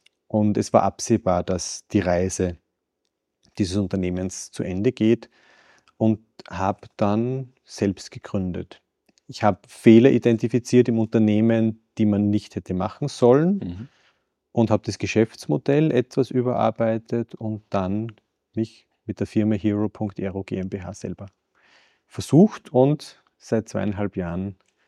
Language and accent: German; Salzburg, Austria; born there; Ich bin gebürtiger Salzburger, Baujahr 87